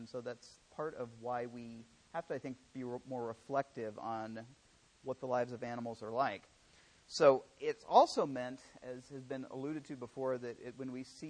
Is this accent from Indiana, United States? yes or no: yes; Indianapolis, Indiana, United States; I come from Indianapolis.